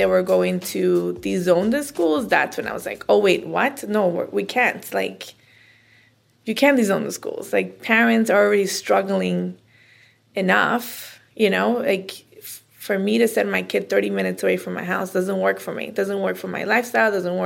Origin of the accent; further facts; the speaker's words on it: Miami, Florida, United States; also born or lived in Bolivia; No, I'm from Miami.